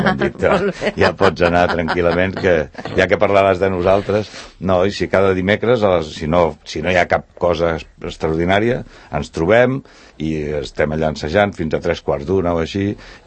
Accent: La Floresta, Catalonia, Spain; sobretot a la Floresta, que és d'allà on venim.

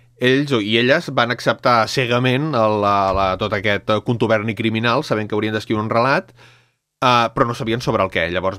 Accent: Sant Cugat del Vallès, Catalonia, Spain; Jo, que sóc de Sant Cugat

